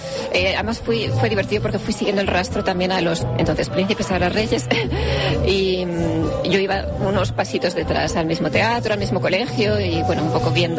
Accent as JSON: {"language": "Spanish", "town": "Zaragoza", "region": "Aragon", "country": "Spain", "said": "soy de Zaragoza"}